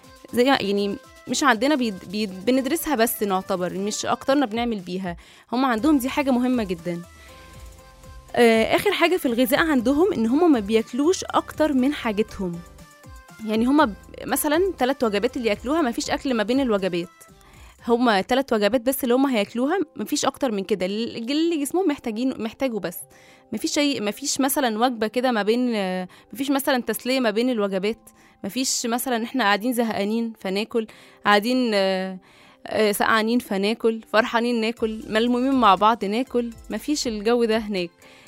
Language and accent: Arabic; Egypt; احنا كشعب، يعني احنا كشعب مصري